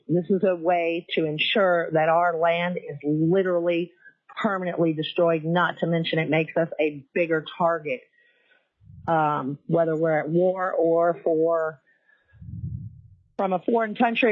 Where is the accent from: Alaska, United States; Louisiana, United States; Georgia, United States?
Alaska, United States; Anchor Point; from Anchor Point.